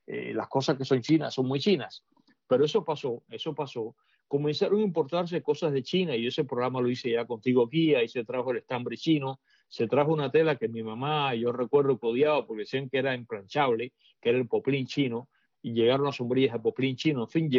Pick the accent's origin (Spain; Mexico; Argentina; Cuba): Cuba; moved away as an adult; Para nosotros que venimos de la Cuba comunista, como el caso mío, que lamentablemente tuve que vivir 35 años allí